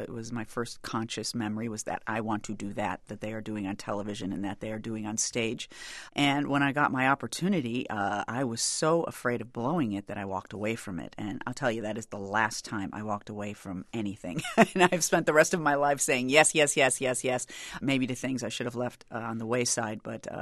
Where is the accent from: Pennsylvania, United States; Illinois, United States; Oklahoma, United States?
Illinois, United States; Dolton; Well, you know, I grew up in Dalton, Illinois in the 70s, and there nobody was gay.